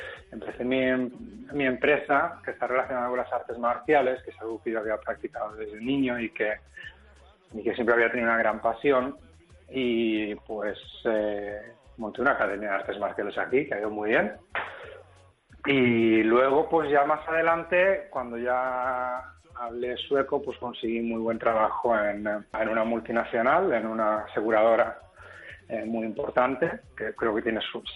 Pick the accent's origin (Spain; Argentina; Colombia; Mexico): Spain; Barcelona, Catalonia; moved away as an adult; now in Stockholm, Sweden; Yo me fui de Barcelona a Estocolmo en el 2009 porque, bueno, pues yo había estudiado económicas